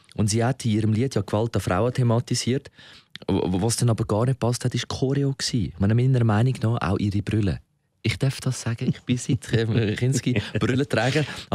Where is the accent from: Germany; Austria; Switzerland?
Switzerland; Musikalisch war es auch bei uns in der Schweiz interessanter als Österreich